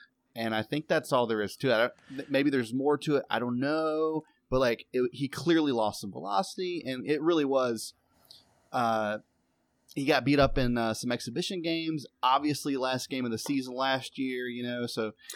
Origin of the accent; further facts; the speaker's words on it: the South, United States; I mean, I come from the South. I come from redneck Floyd County, but I've never seen that.